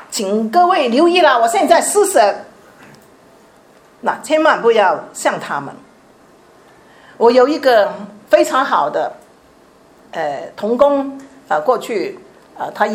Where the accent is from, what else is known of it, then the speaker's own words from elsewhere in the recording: Chaozhou, Guangdong, China; 我是潮州人，潮州人啊，传统的潮州人啊